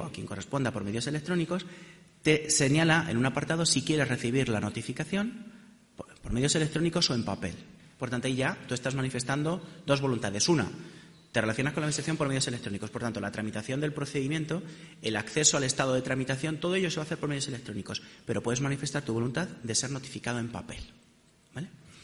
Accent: Sonseca, Castilla-La Mancha, Spain; mi pueblo, Sonseca, en la provincia de Toledo.

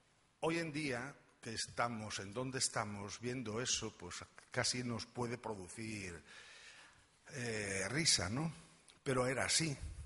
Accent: Spain; como los españoles somos así

